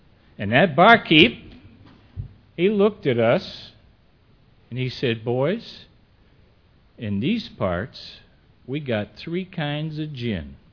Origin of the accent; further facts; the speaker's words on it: New England, United States; I was born and brought up in New England. I was raised on a little dairy farm, about 35 head of cattle.